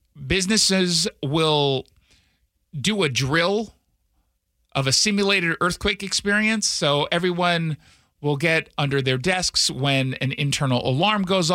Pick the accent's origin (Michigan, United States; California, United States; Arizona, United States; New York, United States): California, United States; also born or lived in Los Angeles / Northridge; I know what I'm from California. I lived in Northridge I lived in LA for the Northridge earthquake. I ended up moving to Northridge